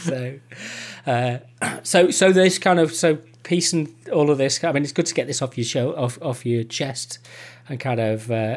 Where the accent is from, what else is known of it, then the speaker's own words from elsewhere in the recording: Liverpool, North West England, United Kingdom; I come from Liverpool. I grew up in Liverpool in the 70s and 80s.